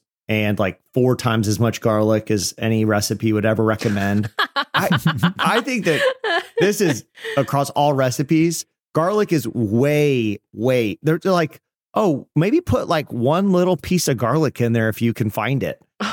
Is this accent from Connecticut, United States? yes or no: no; Texas, United States; born there; Same, but I was born in Texas, but I don't believe in Texas chili where it's just meat.